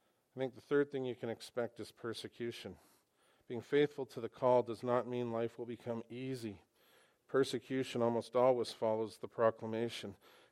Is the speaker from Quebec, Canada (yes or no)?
no; Vancouver, British Columbia, Canada; because I'm from Vancouver, sort of.